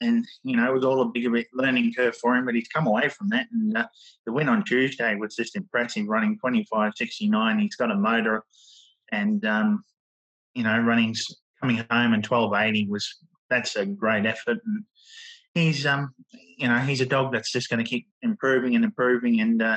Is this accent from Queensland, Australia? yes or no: yes; Queensland, Australia; I lived there. I'm from Queensland originally, but I was around there at the time when she raced in her career